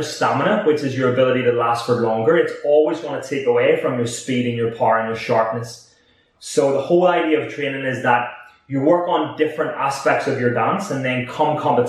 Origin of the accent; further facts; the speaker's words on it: Northern Ireland, United Kingdom; even though I'm from Northern Ireland, I had no background in it.